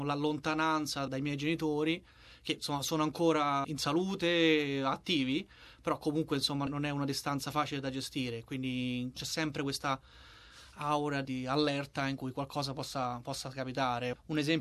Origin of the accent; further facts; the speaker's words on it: Rome, Lazio, Italy; also born or lived in Turin; nonostante appunto io sia nato a Torino ma cresciuto a Roma